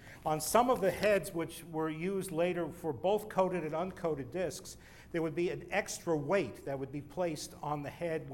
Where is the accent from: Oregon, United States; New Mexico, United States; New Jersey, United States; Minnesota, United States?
New Jersey, United States; Teaneck; made at their laboratories in my hometown of Teaneck, New Jersey